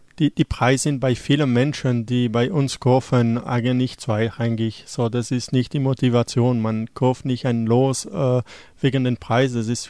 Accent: Belgium; Oder ich als Belgier habe ich das gelernt mittlerweile.

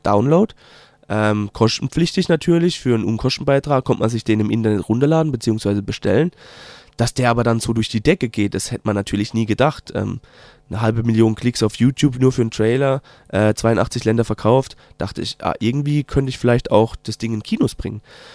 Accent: Germany; first language German; Eigentlich kennt man es ja bei uns in Deutschland umgekehrt. Die sind eigentlich Englisch und jemand bespricht sie Deutsch. Aber ich dachte, Deutsch ist unsere Muttersprache, also mache ich es auch auf Deutsch.

